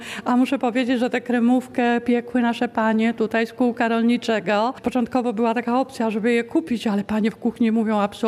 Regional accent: Łęki Dukielskie, Subcarpathian Voivodeship, Poland; jestem rodem z Łęk Dukielskich, miejscowości wyjątkowej, gdzie mamy 2 kościoły, kilka wyznań

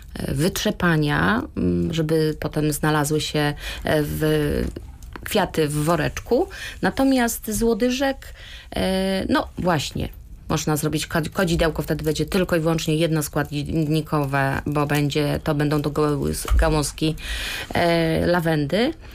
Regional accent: Chmielnik, Subcarpathian Voivodeship, Poland; now in Albigowa, Poland; Ale tylko dlatego, że kiedyś to był Rzeszów, pochodzę z Chmielnika, więc tych miejsc miałam parę

